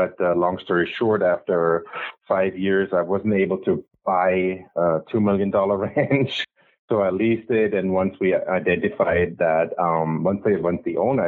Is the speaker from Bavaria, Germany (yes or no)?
yes; Munich, Bavaria, Germany; also born or lived in Baden-Baden; So I was born in Baden-Baden, Black Forest, but I was pretty much raised and grew up in Munich.